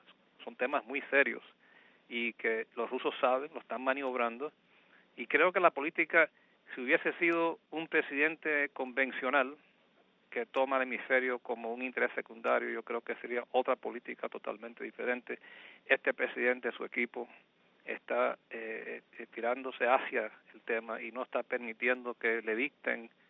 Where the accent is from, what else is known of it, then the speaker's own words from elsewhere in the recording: United States; como pueblo norteamericano